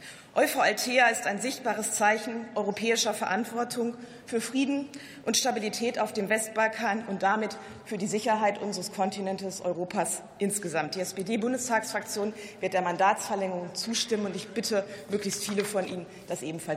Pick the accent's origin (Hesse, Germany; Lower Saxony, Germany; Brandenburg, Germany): Lower Saxony, Germany; Nienburg; ich möchte an dieser Stelle auch mit Blick auf meinen Wahlkreis, auf meine Heimat danken. 8 Soldatinnen und Soldaten des Kommandos Zivil-Militärische Zusammenarbeit aus Nienburg an der Weser in Niedersachsen sind derzeit in Bosnien und Herzegowina im Einsatz.